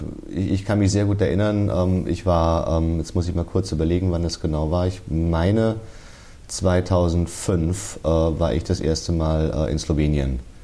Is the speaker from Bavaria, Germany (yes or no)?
yes; Würzburg, Bavaria, Germany; Als Würzburger ist das natürlich kein Wunder.